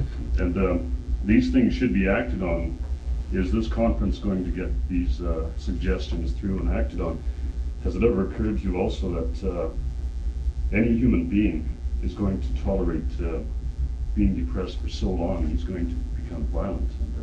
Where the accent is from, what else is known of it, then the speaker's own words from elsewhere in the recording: Yukon, Canada; I'm Canadian and I'm from the Yukon